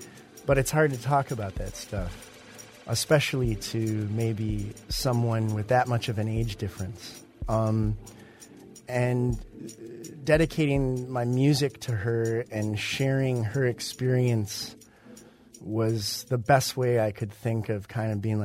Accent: Michigan, United States; also born or lived in Brooklyn / London; no matter where I'm living, whether I was in Brooklyn or London, or people would say, where are you from? And I would say Michigan.

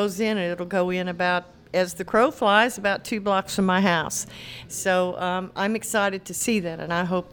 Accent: Cairo, United States; Well, I grew up a block away from St. Mary's Park, so we were avidly there every day, in and out, all day long.

